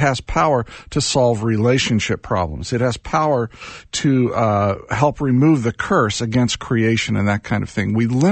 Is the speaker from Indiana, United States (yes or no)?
yes; Indiana, United States; That is my home state. I'm a Hoosier boy. I grew up there.